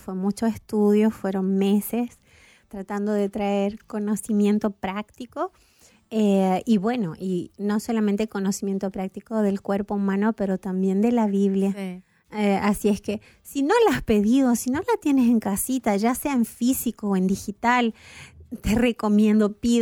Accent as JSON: {"language": "Spanish", "region": "Entre Ríos", "country": "Argentina", "tie": "born there", "said": "De mi provincia, nací en Entre Ríos yo también."}